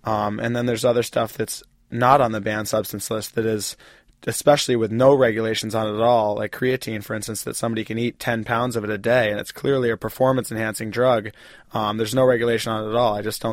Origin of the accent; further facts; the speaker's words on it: United States; my home country